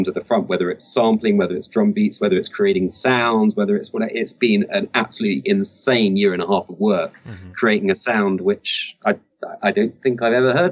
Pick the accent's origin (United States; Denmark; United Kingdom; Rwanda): United Kingdom; Glasgow, Scotland; I'm from Glasgow, where there's a big, big music scene.